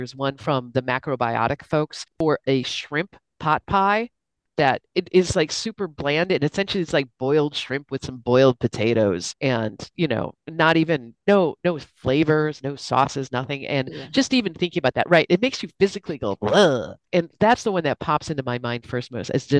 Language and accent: English; Milwaukee, Wisconsin, United States; I live in Milwaukee. I'm from Milwaukee.